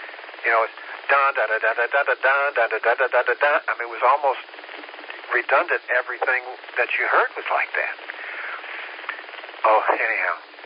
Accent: Tennessee, United States; There's a Greenville in Tennessee. I'm originally from Tennessee.

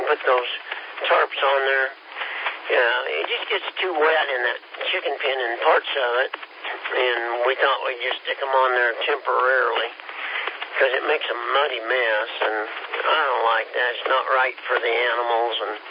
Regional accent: Kansas, United States; I'm from Kansas, and we're a little slow.

